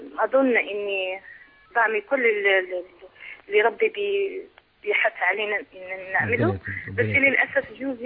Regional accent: Morocco; now in United Kingdom; من المغرب، من يعني أصلي من المغرب وأنا من بريطانيا.

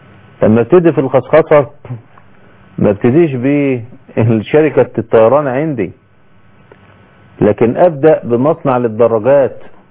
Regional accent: Egypt; ووقع هذا عندنا في مصر

